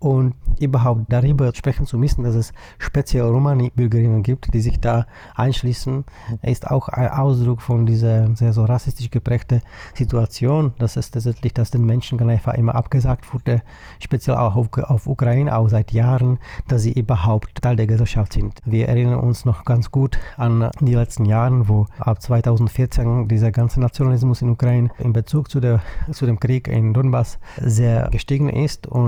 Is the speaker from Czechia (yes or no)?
yes; Czechia; Ich komme aus der Tschechischen Republik und ja, ich bin eine Person of Color